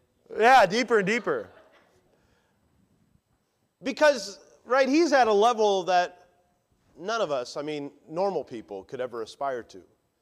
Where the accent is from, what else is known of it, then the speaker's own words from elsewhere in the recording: Chicago, Illinois, United States; I grew up in Chicago in the 90s.